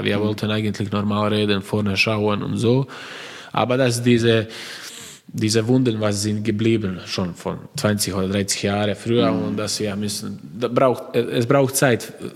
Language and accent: German; Croatia; German is a second language; ich sage, ich bin stolz, weil ich bin Kroate.